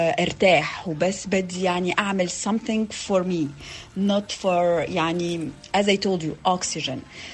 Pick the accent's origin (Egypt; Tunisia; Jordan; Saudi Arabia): Tunisia; انا من تونس، بتابع اخبارك وبتابع حصتك